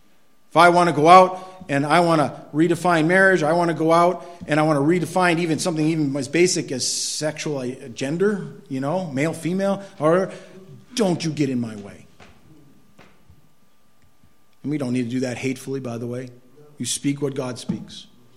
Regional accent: United States; I'm glad for the freedoms I have enjoyed in my life as an American

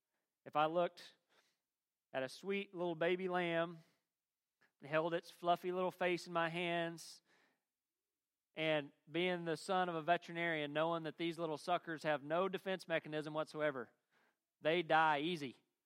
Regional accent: Oklahoma, United States; now in Kentucky, United States; I grew up in Oklahoma, where if you take a 5-minute stroll through the woods, you're going to be spending the next 45 minutes picking ticks off you.

